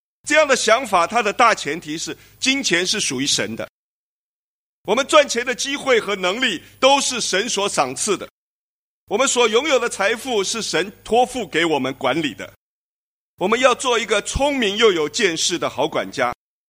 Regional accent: China; 我们还在中国人的新年期间，我们中国人在新年的时候见面常常说恭喜发财

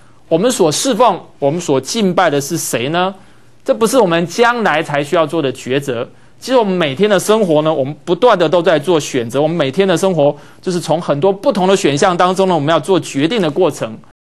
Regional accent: China; 其实我们中国人的宗教信仰态度上面呢，这个常常是怎么样，非常宽容的

